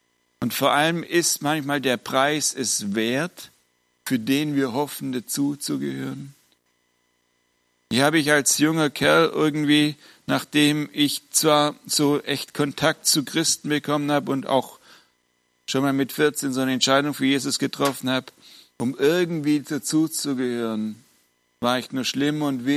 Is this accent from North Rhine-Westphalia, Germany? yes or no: no; Baden-Württemberg, Germany; now in Hesse, Germany; weil ich jetzt schon seit 12 Jahren hier in Hessen bin, für die Hessen bin ich kein Hesse und für die Schwaben kein Schwaben mehr. Also mit meinem jetzigen Sprachkauderwelsch